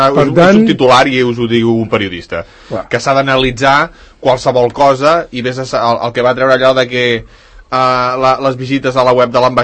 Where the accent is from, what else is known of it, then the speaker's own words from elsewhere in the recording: Sant Cugat, Catalonia, Spain; Doncs precisament perquè som de Sant Cugat. I Sant Cugat està situada a Catalunya i tenim la nostra pròpia idiosincràcia.